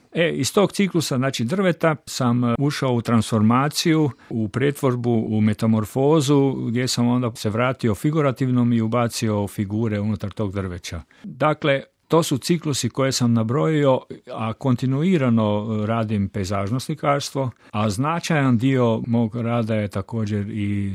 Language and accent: Croatian; Ludbreg, Varaždin County, Croatia; born there; Da, rođen sam u Ludbregu